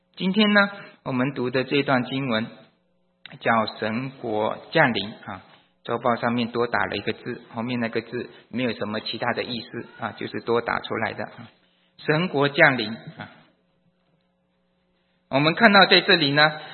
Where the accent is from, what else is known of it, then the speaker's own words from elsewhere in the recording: Malaysia; 我是从马来西亚来的